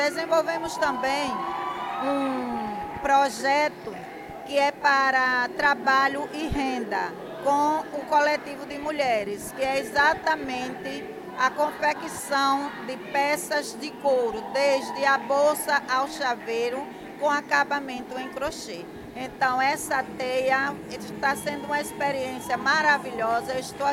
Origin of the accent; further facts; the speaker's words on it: Sergipe, Brazil; sou de Sergipe